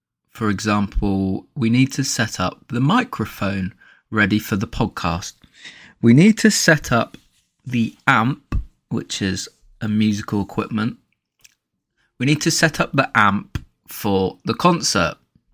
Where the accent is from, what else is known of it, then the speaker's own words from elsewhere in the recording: England, United Kingdom; accent: British; getting your ears accustomed to an authentic British accent. No American accent here. 100% English.